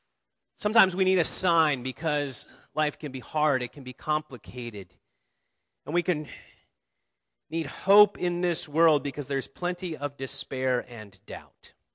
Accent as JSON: {"language": "English", "region": "Ohio", "country": "United States", "tie": "born or raised there", "said": "I remember growing up in Ohio, this time of year, the outdoors looked pretty bleak."}